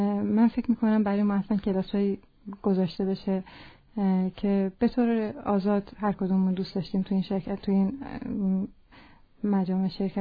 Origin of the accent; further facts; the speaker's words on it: Hamadan, Iran; خب من تو شهر خودمون همدان که هستم